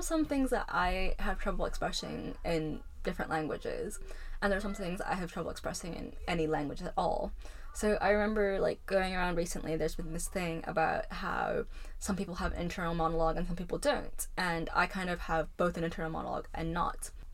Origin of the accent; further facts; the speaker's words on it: Shanghai, China; accent: American; also born or lived in Hong Kong; So I'm from Hong Kong, but I grew up in Shanghai and I went to an American school. So I have an American accent, but I speak English, Mandarin and Cantonese with varying fluencies. And I learned French somewhere in my teens.